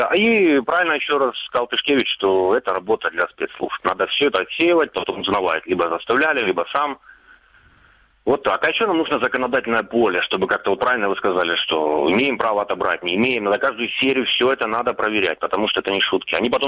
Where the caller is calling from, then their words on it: Mariupol, Donetsk Oblast, Ukraine; Здравствуйте … Мариуполь.